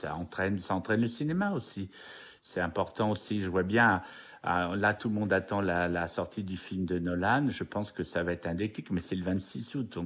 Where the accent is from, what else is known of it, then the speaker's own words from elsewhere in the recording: Angers, Pays de la Loire, France; je la connais depuis assez longtemps, parce que je suis d'Angers.